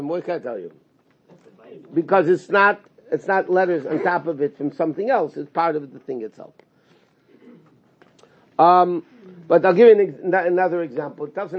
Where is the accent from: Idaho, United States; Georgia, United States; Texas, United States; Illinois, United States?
Illinois, United States; Chicago; I grew up in Chicago, I didn't grow up in New York.